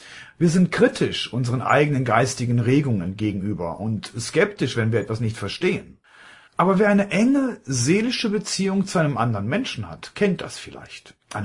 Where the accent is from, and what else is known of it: Kleve, North Rhine-Westphalia, Germany; born or raised there